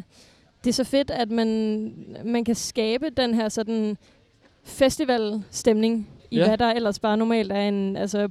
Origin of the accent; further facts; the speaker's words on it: Central Denmark Region, Denmark; Jeg er født og opvokset på Djursland, ikke så langt fra Grenå.